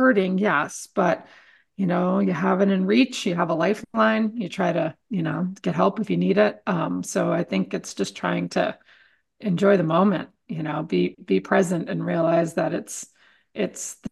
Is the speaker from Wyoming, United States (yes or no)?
yes; Wyoming, United States; And I'm from the Tetons.